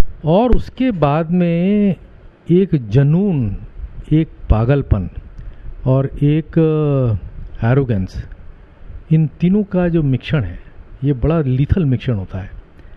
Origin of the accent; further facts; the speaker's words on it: Lucknow, Uttar Pradesh, India; मेरा जन्म लखनऊ में हुआ 1950 में। उसके बाद मैं वहीं पर मैं पढ़ा।